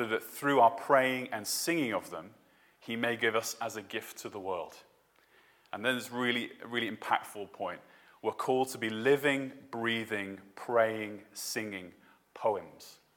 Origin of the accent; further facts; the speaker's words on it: St Helens, North West England, United Kingdom; accent: Scouse; I am the son of … back up in St. Helens in Merseyside, so I'm a Scouser by origin.